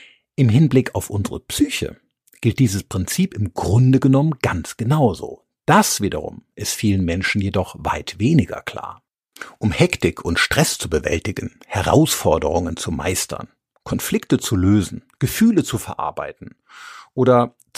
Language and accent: German; Rhineland-Palatinate, Germany; Der schöne Wiesensee beispielsweise in meiner Heimat im Westerwald wäre ein sehr, sehr gutes Beispiel hierfür.